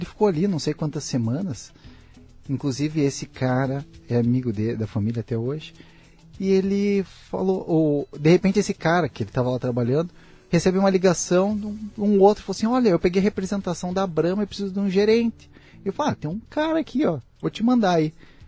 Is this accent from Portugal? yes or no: no; Santa Mariana, Paraná, Brazil; born there; Quando eu nasci em Santa Mariana, os meus pais tinham ali perto dos seus 17 anos, né?